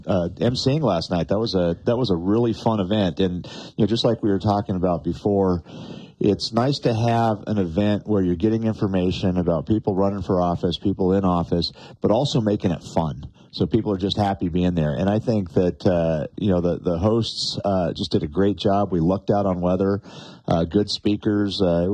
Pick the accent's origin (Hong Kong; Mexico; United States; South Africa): United States; I look at the opportunities that I had growing up, just from being an American